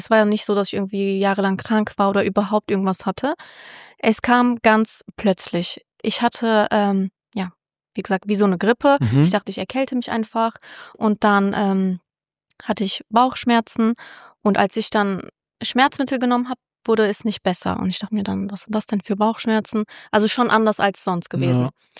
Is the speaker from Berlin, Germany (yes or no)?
no; Cologne, North Rhine-Westphalia, Germany; ich bin 28, ich komme aus Köln